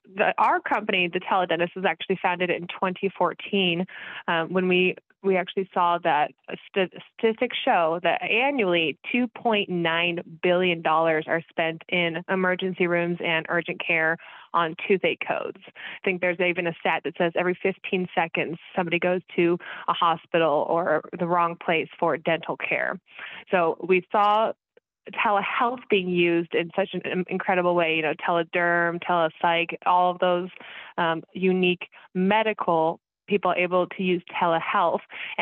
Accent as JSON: {"language": "English", "town": "Kansas City", "region": "Missouri", "country": "United States", "said": "I am from Kansas City, so go Chiefs."}